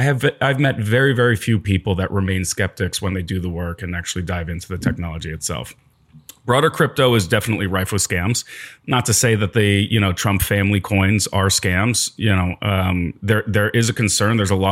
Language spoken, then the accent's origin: English; New York, United States; which is kind of sad as a New Yorker.